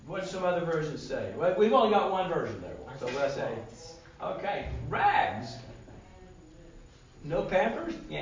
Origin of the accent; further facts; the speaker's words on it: New Jersey, United States; born there; accent: southern; Usually they always tease me about my southern accent, but I was born in New Jersey. But I probably have to go to my family home in Georgia.